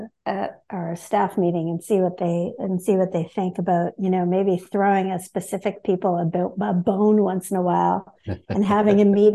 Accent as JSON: {"language": "English", "region": "Alberta", "country": "Canada", "said": "And now I can say that I moved out here, but I'm originally from Alberta. So I'm actually a Westerner."}